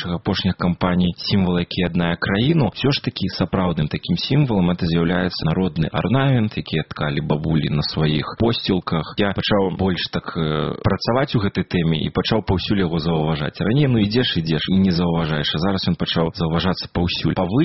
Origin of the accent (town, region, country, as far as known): Belarus